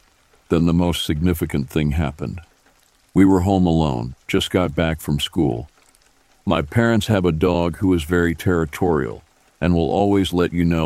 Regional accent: New South Wales, Australia; About 19 years ago, near my hometown and country, New South Wales, I used to get driven to catch a bus from a town called Parks, about 1 hour from my hometown

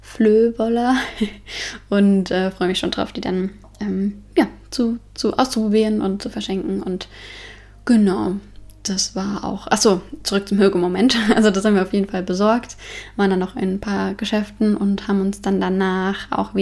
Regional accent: Frankfurt, Hesse, Germany; Ich komme ja aus Frankfurt

